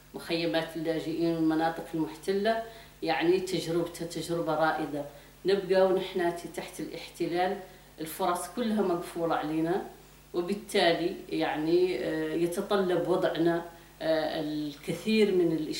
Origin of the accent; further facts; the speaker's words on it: Morocco; born there; عرفتنا بانتمائنا بحكم أنني خلقت في المغرب